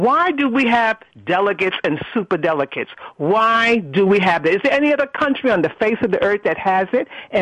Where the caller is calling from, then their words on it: New York, United States; Well, I'm calling from New York, and something very interesting happened.